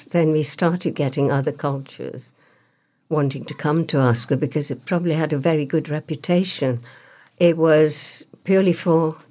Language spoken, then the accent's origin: English; Uganda; born there; I was born in Uganda, but I was not entitled to Uganda citizenship. I did apply for it, but I didn't get it.